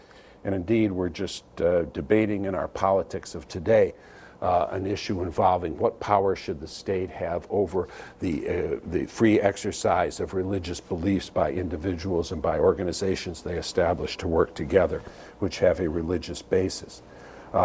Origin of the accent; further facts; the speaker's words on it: Michigan, United States; New York was closer in travel time to Europe than it was to my home state of Michigan